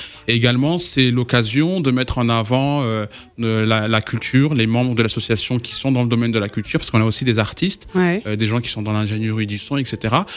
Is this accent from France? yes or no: yes; France; moved away as an adult; now in Mali; Je suis né en France, grandi en France, j'ai fait mes études en France.